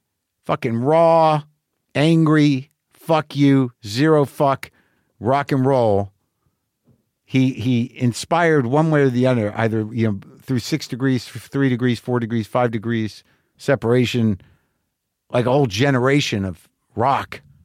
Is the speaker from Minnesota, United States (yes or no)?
no; New Mexico, United States; because I grew up in New Mexico, muscle cars were important.